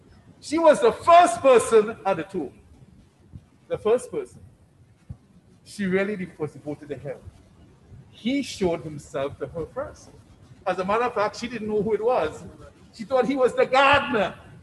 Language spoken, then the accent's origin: English; Chicago, Illinois, United States; I'm from Chicago. We like Michael.